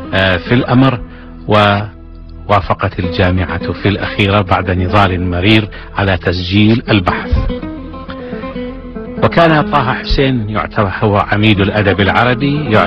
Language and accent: Arabic; Iraq; first language Kurdish; Arabic is a second language; أنا عراقي فكانوا يعتبرونني عربيا